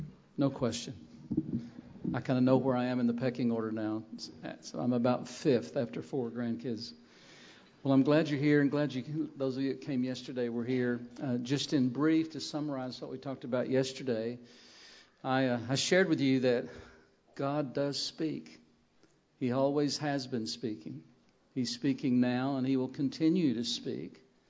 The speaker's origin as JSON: {"language": "English", "town": "Russellville", "region": "Arkansas", "country": "United States", "said": "I'm from Arkansas, Russellville, Arkansas, in the United States."}